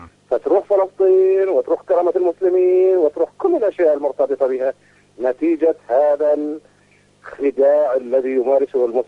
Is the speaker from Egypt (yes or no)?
no; Iraq; الديون الأمريكان عندنا في العراق